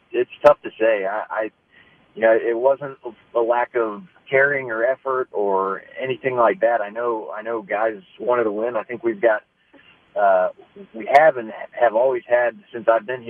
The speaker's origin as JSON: {"language": "English", "town": "Kansas City", "country": "United States", "tie": "born or raised there", "said": "especially in my hometown, in front of friends and family, and have as much success as we did while I was playing here. I think we won four trophies in my 9 years. It's been a blast. It's been a lot of fun, and I'll be sad to leave Kansas City"}